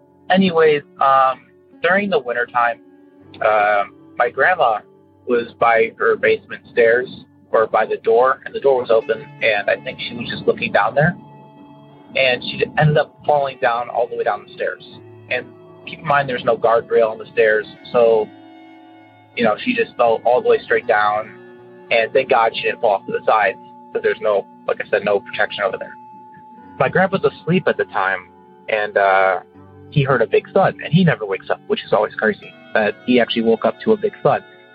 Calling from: Carol Stream, Illinois, United States

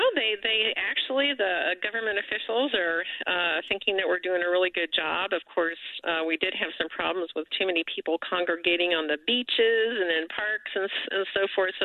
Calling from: San Diego, California, United States; I am in beautiful San Diego, California.

